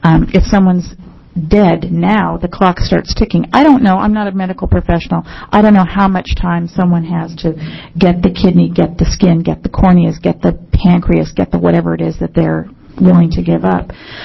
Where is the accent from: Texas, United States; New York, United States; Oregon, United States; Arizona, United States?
Oregon, United States; Portland; I'm from Portland, Oregon.